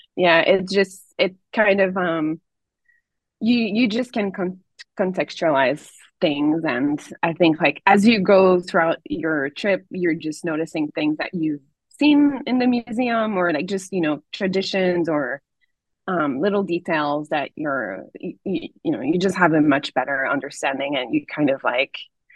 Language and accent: English; Quebec, Canada; I'm from Quebec, and where I'm from, I'm not from Montreal. People assume I am, but I'm not. I'm from the, it's not northern because northern is really far, but it's as north, I don't know.